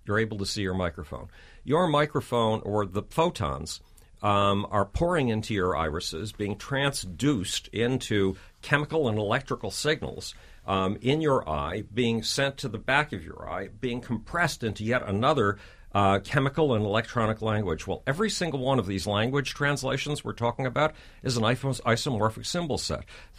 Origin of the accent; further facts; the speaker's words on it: Buffalo, New York, United States; As a Jewish Buffalonian, I made it into a bagel.